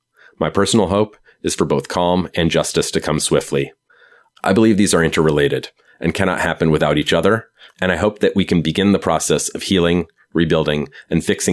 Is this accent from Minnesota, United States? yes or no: yes; Minnesota, United States; To that end, I grew up in the Twin Cities where George Floyd died.